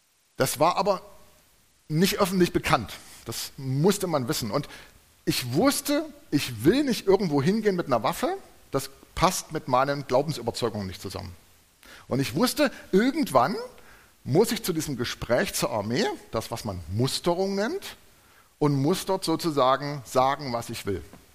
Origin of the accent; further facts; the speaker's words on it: East Germany, Germany; habe ich in einem Staat gelebt, den gibt es nicht mehr. Ich komme ja aus der DDR. Deutschland war früher mal geteilt, für die Venezolaner, die das vielleicht nicht wissen, und ich komme aus dem Teil, der später in den anderen Teil übergegangen ist.